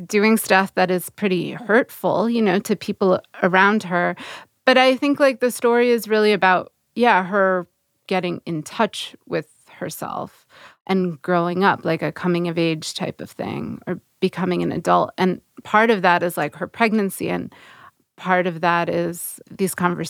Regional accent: Russia; now in United States; the school I went to, there were not other Russian immigrants. And I felt pretty like interested in being American, but also feeling very much like on the outside of that.

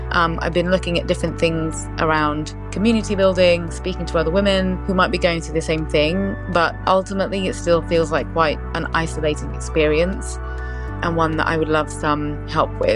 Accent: London, United Kingdom; from London.

